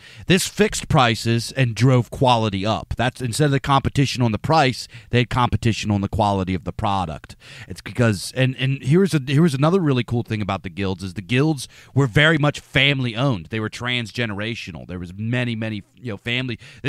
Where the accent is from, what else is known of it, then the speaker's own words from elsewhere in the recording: United States; I grew up in America. And in America, we're fed the line of free markets this, free markets